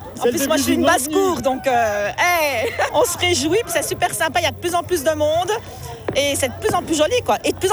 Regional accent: Grand Est, France; Nous, on vient de la Marne.

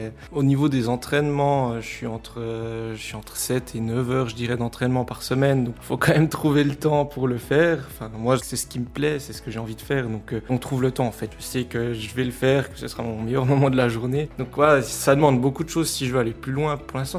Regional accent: Bassecourt, Jura, Switzerland; born there; Je suis né à Basse-Cour, j'ai toujours apprécié ce village, l'ambiance qu'il y avait, donc voilà, j'ai toujours voulu revenir ici

